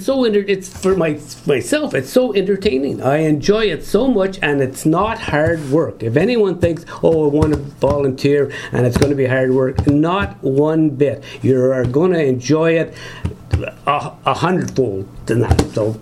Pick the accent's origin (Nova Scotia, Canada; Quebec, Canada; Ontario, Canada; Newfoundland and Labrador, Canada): Quebec, Canada; Maniwaki; born there; I was born in Maniwaki, Quebec. It's up the old Highway 11. You go through Low Quebec, Venosta, Quebec, Casabasha.